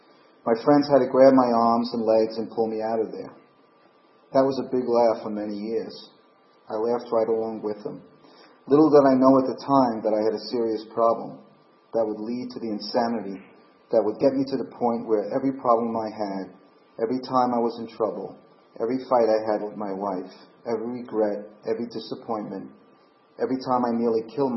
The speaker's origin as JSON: {"language": "English", "town": "Manhattan", "region": "New York", "country": "United States", "tie": "born there", "said": "I was born in Manhattan in 1949."}